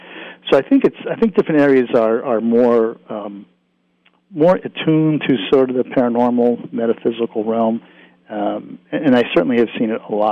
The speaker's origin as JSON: {"language": "English", "region": "Connecticut", "country": "United States", "tie": "born or raised there", "said": "I grew up back in New England in Connecticut, and I was always interested in not only the history of that location and the people, but the sort of the folklore and the tales."}